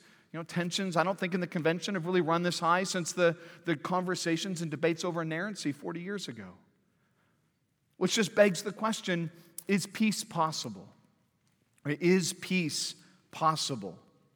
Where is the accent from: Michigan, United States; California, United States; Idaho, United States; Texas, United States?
California, United States; Santa Cruz; Well, growing up in Santa Cruz, California, there was one particular symbol that really dominated my surroundings.